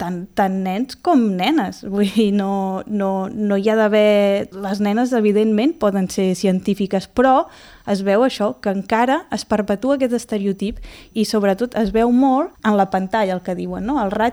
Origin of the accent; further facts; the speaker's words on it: Sant Pol de Mar, Catalonia, Spain; jo sóc filla de Sant Pol, vaig estudiar a l'escola pública de Sant Pol, a l'escola Sant Pau, vaig fer l'ESO, vaig ser la primera generació que va fer l'ESO a l'Institut Bisbe Sevilla